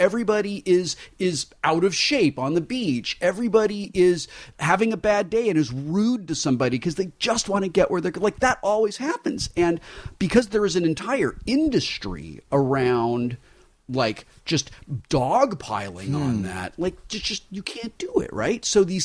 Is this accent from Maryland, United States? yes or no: no; California, United States; You know, we're from Southern California.